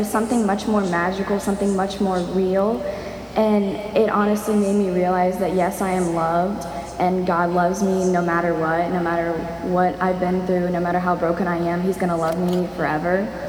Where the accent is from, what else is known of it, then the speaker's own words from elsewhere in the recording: Houston, Texas, United States; I'm from Houston, Texas.